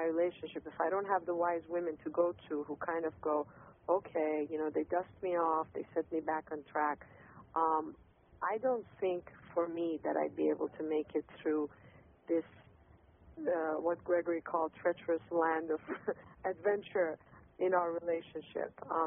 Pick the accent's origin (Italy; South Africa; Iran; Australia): Iran; I was born and raised in Iran, and I was born and raised in Iran as a Jewish person and female